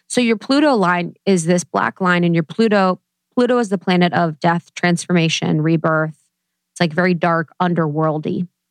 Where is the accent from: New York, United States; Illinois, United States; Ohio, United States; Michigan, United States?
Ohio, United States; born there; Where I was born in Ohio, you know, I'm sandwiched between like two really beautiful lines.